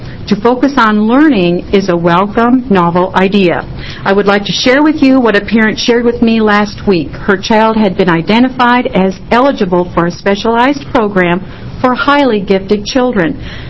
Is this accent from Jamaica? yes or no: no; Portland, Oregon, United States; I'm from Portland, Oregon.